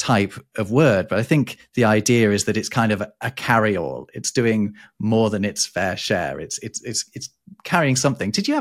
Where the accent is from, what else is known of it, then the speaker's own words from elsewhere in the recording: Derby, East Midlands, United Kingdom; I once went with my wife, who is French, to a pretty down market restaurant in my hometown of Derby.